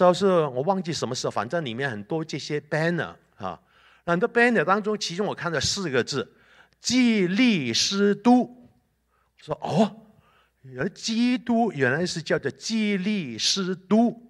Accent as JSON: {"language": "Chinese", "country": "Hong Kong", "tie": "born there", "said": "因为我香港出生的，就我爸爸是镇江人，江苏镇江，所以你要我问我籍贯哪里，我就说我是江苏镇江的"}